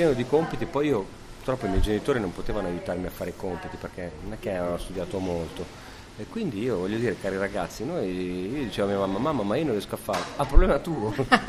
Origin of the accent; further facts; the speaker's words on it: Sicily, Italy; Invece poi vabbè, sono siciliano, no?